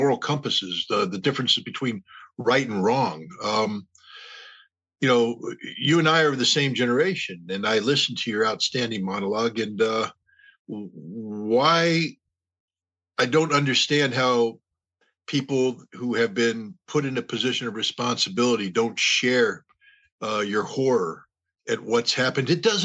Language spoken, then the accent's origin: English; United States; I am an American. I'm a proud American. I love my country.